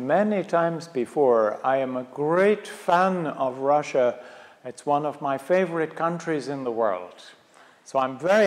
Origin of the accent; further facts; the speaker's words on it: Ireland; now in Belgium; I come originally from Ireland, but I live in Belgium. I've been living in Belgium now for longer than I would like to tell you.